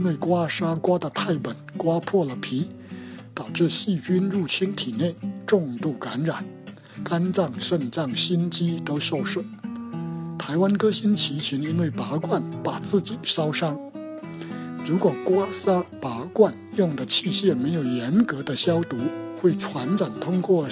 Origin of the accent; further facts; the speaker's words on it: Fujian, China; 在我的老家闽南，干脆把中暑叫做凿痧、掉痧